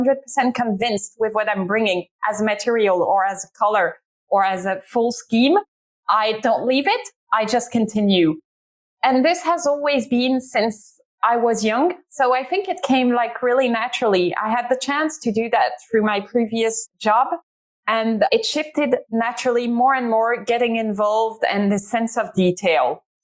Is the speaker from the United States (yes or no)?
no; Ghent, Flanders, Belgium; now in London, United Kingdom; Ghent, because it's my hometown.